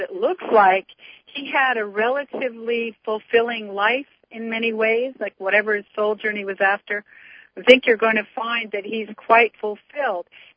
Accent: Vancouver, British Columbia, Canada; I'm originally from Vancouver.

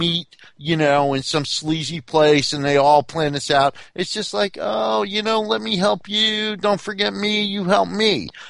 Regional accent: Newark, New Jersey, United States; And I'm from Newark, New Jersey.

